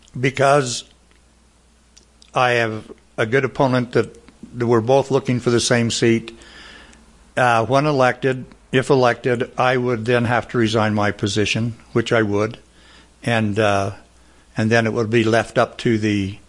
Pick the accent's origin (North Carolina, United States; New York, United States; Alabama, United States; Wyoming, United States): Wyoming, United States; Star Valley; I was born and raised in Star Valley.